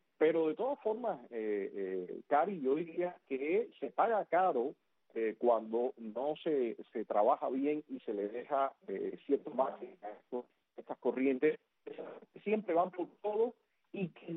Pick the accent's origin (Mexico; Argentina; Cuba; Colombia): Cuba; somos nosotros los cubanos